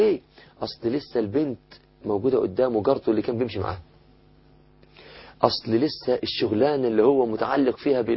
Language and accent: Arabic; Egypt; عندنا في مصر كده يلبس الجلابية مزديري